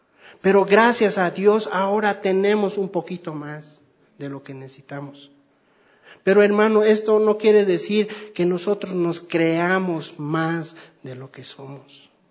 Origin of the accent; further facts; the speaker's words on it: Chuquisaca, Bolivia; born there; Chuquisaca, en un pueblo, Tangamandapio, no mentira. He nacido ahí en un pueblito. Es lindo, me gusta mucho mi pueblo.